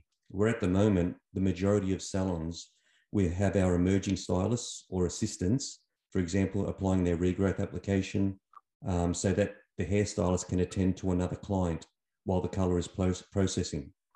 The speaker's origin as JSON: {"language": "English", "town": "Sydney", "region": "New South Wales", "country": "Australia", "said": "I'm from Sydney, Australia, and I'm the chairperson for New South Wales, which is a state of Australia."}